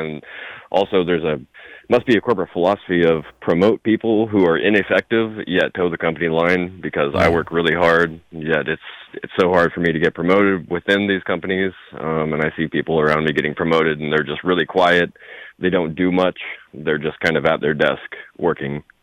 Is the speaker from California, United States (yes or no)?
yes; Sacramento, California, United States; moved away as an adult; also born or lived in Seattle; I grew up in Sacramento, moved to the Seattle area when I was 19. From 19 to age 30, I lived there